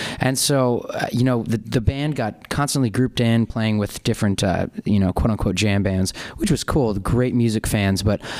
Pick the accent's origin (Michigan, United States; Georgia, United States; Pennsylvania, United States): Pennsylvania, United States; Philadelphia; Philadelphia is my hometown, and I love it here, and I think I'll always consider it home.